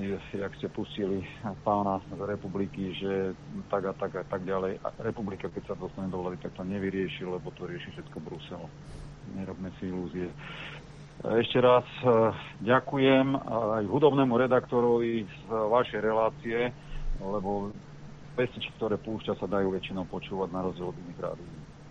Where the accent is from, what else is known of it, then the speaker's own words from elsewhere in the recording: Nitra, Nitra Region, Slovakia; now in Spiš, Slovakia; Možno si pamätať, keď som povedal, že pochádzam z Nitry